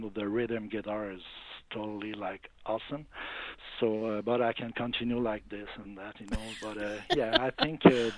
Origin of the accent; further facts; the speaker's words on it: Montreal, Quebec, Canada; first language French; English is a second language; I came from Montreal, Quebec, in Canada. So my first language is French.